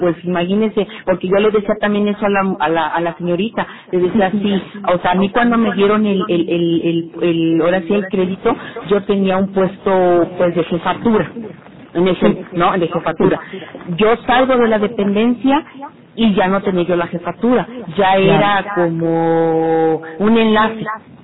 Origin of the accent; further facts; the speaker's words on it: Veracruz, Mexico; yo soy del estado de Veracruz